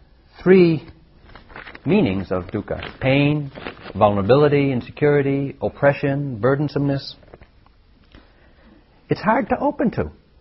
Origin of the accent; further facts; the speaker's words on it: New England, United States; When I was growing up in New England, my parents were of the generation where my mother said